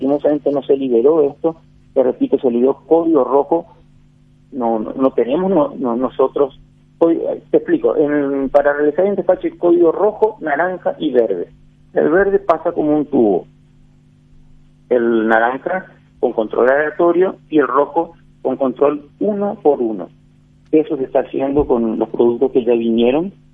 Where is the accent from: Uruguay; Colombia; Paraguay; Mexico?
Paraguay; no solo como empresarios, sino como paraguayos